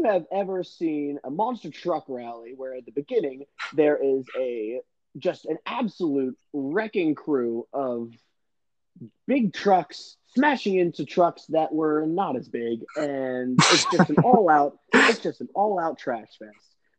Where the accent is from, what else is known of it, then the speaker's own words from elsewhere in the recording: Lancaster, Pennsylvania, United States; I'm from Lancaster in Pennsylvania, and I am a moderate right